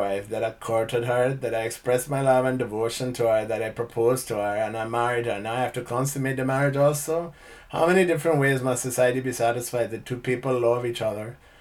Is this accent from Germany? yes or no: no; Guyana; Are you sure you didn't just say it because, you know, I'm from Guyana?